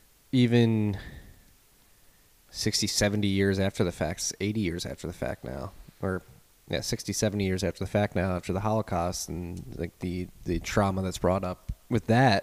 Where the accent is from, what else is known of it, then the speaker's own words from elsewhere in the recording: United States; Like, as an American, is like the fact that America.